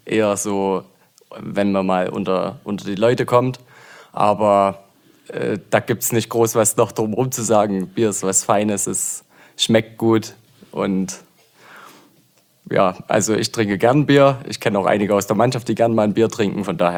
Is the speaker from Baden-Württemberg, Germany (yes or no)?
no; Zwickau, Saxony, Germany; now in Aue, Germany; im Grunde genommen fühle ich mich schon so ein bisschen als Auer. Bin ursprünglich aus Zwickau, dort auch geboren.